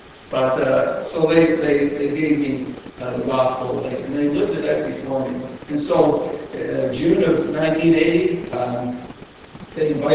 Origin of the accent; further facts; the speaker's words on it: Nova Scotia, Canada; I was born and raised in Nova Scotia, and I was born into a church-going home.